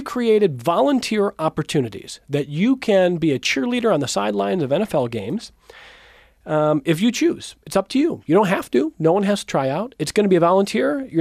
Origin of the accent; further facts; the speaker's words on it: Cleveland, Ohio, United States; I'm a Cleveland Browns fan. I grew up in Cleveland. Most of my family's from Buffalo, Jamestown, Chautauqua. I grew up Browns and Bills fans.